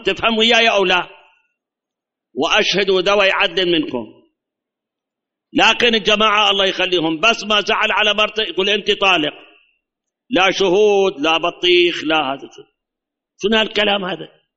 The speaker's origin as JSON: {"language": "Arabic", "country": "Iraq"}